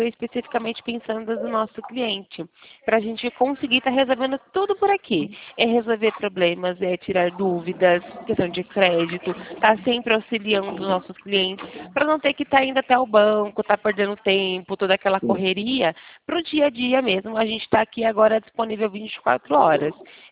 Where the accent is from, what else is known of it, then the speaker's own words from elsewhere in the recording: Campinas, São Paulo, Brazil; Campinas, interior de São Paulo.